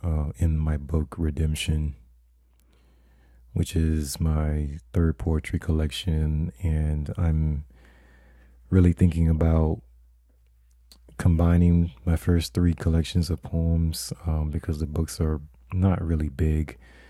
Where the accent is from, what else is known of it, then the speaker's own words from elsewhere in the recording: Fort Lauderdale, Florida, United States; I grew up in Fort Lauderdale, Florida, which is about 25 miles north of Miami.